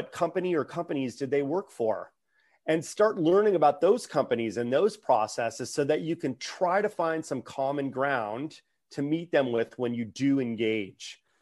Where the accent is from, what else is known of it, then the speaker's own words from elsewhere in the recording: California, United States; And I am from the Bay Area. And so, I knew about all the companies in Silicon Valley that were popping up.